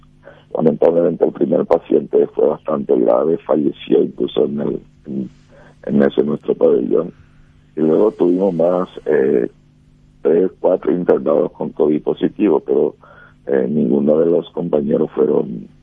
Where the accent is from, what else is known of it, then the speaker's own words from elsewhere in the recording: Amambay, Paraguay; Yo también soy de Amambay, sé que es muy difícil cerrar a lo largo de la frontera